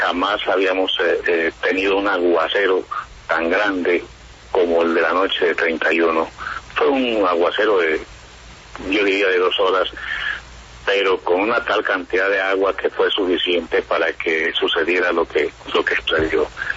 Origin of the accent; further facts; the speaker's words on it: Mocoa, Putumayo, Colombia; Yo soy de aquí de Mocoa, nací en este pueblo, crecí en él, me desempeñé como médico aquí, ya soy pensionado